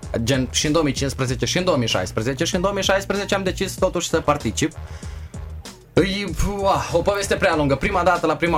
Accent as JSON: {"language": "Romanian", "region": "Chișinău", "country": "Moldova", "said": "am 18 ani recent împliniți, sunt din Chișinău. Vin dintr-o familie de muzicieni"}